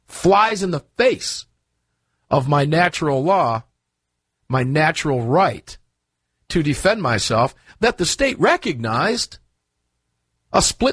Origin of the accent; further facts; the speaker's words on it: Florida, United States; now in Georgia, United States; When I live here, they trust me when I'm a foreigner. I'm from Florida, and I'm trusted more than I am when I'm a state resident.